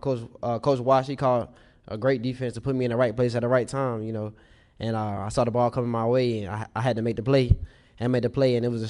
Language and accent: English; Greensboro, North Carolina, United States; Growing up in Greensboro, you know, A&T is a big thing. I've been in this community my whole life.